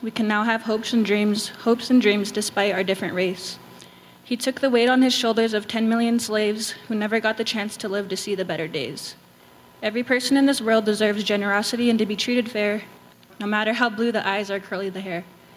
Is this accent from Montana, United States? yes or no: yes; Billings, Montana, United States; I'm from Billings, Montana. I'm Crow.